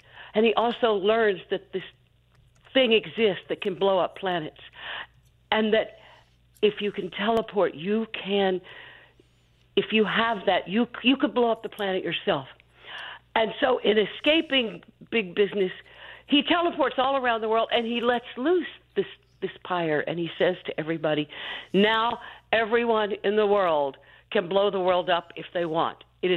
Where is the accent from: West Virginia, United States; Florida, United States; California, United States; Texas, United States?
Texas, United States; Of course, carry a card with me that says I can read because I'm often asked to produce it, being from Texas.